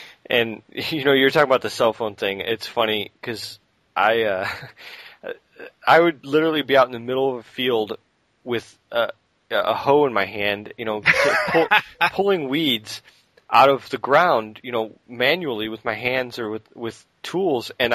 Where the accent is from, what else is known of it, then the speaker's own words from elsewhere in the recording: Illinois, United States; especially growing up near Chicago, we never saw stars because it was always either cloudy or pollution.